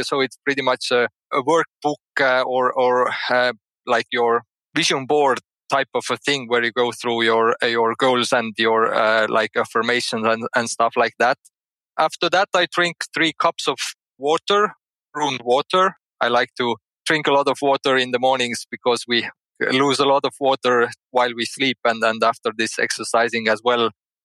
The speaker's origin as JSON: {"language": "English", "country": "Estonia", "second_language": "English", "said": "I'm from Estonia, which is the eastern part of Europe, northeast Europe, just next to Russia, which most people know."}